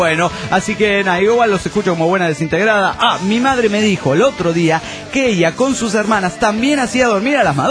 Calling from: Calchaquí, Argentina; de Calchaquí, Argentina.

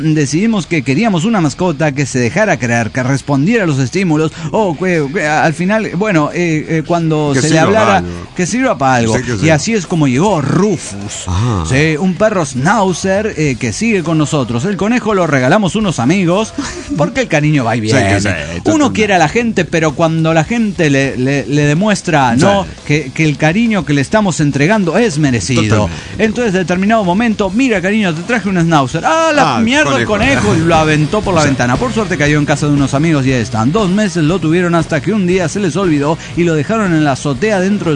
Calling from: Xalapa, Veracruz, Mexico; de Jalapa, México.

